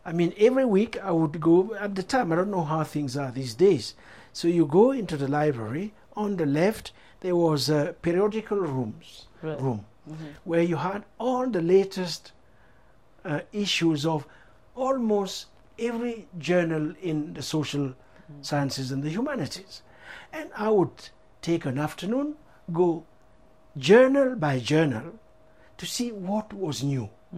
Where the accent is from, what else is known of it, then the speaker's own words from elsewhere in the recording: Cameroon; also born or lived in Paris; now in New York, United States; in fact, a huge part of my mind was still in Cameroon. So. I then got a job at Columbia University, so I moved from Paris to New York.